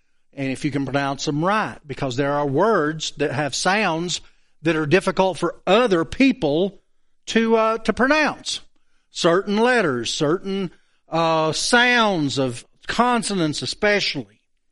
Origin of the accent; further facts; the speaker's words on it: the South, United States; But we Southerners have a hard time saying it correctly as far as a Northerner would be concerned.